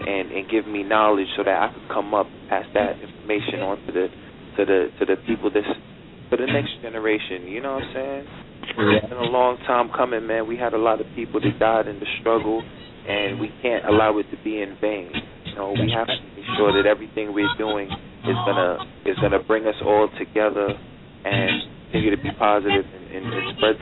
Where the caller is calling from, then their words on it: New York City, New York, United States; I'm calling from New York City, man. From New York City to the world.